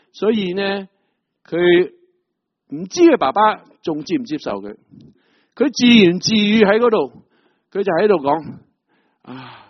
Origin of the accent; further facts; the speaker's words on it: China; 我们中国人古时都是祭天的，我们不是多神主义的